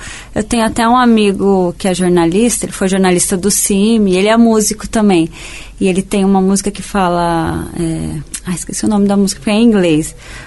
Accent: Dourados, Mato Grosso do Sul, Brazil; Então, eu nasci em Dourados, né?

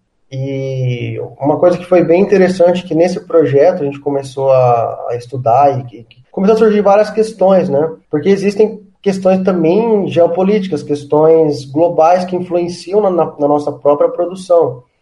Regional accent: Brazil; Então, nós, como brasileiros, conhecendo isso

